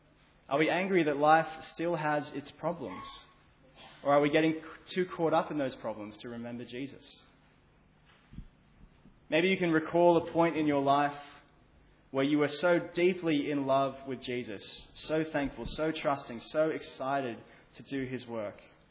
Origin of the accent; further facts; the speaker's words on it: New South Wales, Australia; I grew up in the Shire, right? So in 2016, I was living in the Shire.